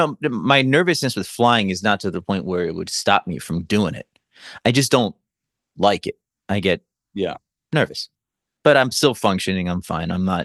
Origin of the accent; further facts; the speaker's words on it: Miami, Florida, United States; also born or lived in Los Angeles; But yeah, I'm born and raised in Miami. I did live in Los Angeles for 6.5 years, and then I came back.